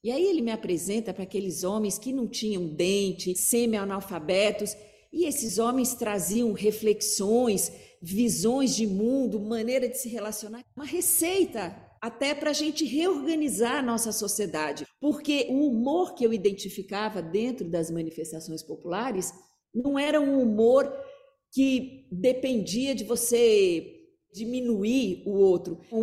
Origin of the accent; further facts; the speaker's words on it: Curitiba, Paraná, Brazil; eu sou de Curitiba